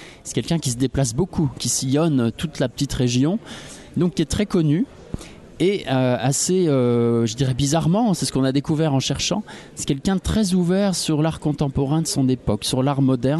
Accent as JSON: {"language": "French", "town": "Autun", "region": "Bourgogne-Franche-Comté", "country": "France", "tie": "born or raised there", "said": "Je suis un jeune architecte d'une quarantaine d'années, donc originaire du Morvan. Je suis né à Autun et j'exerce à Saulieu"}